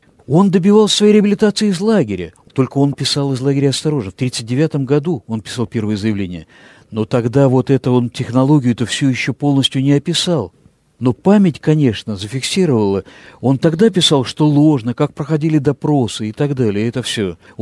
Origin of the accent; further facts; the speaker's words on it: Grozny, Chechnya, Russia; born there; Я родился в городе Грозном, я еврей, и … не имею никакого отношения.